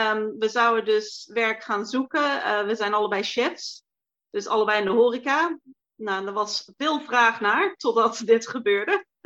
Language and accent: Dutch; Netherlands; Ik ben Nederlands